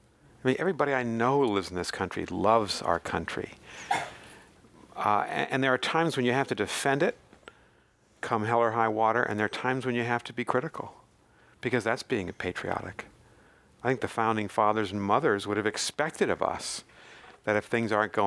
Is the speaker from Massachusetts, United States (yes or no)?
yes; Boston, Massachusetts, United States; And I'm from Boston, grew up there, member of Red Sox Nation.